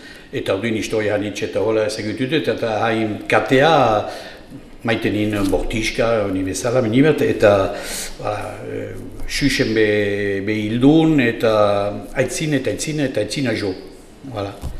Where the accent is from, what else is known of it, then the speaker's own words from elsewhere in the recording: Nouvelle-Aquitaine, France; Txibiotara beniz, sortzez eta gioztik.